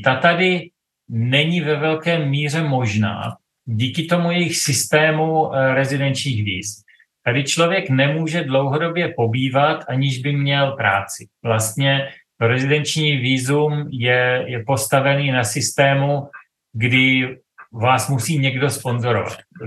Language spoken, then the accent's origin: Czech; South Moravian Region, Czechia; now in Dubai, United Arab Emirates; tak my jsme z Jižní Moravy, že jo? My nějaký to deci vínka si nalijeme rádi a tady v Dubaji s tím není problém.